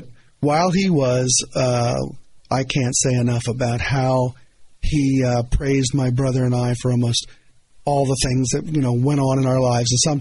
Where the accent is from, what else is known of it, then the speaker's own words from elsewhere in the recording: Lititz, Pennsylvania, United States; we're from Lititz originally, obviously born and raised in Lititz, Pennsylvania.